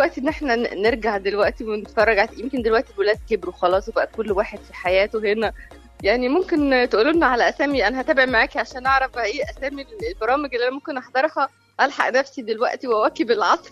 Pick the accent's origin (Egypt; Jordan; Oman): Egypt; Upper Egypt; يمكن أنا عشان كنت من الصعيد وزمان كانت الدنيا هادية وكل الناس تعرف بعضها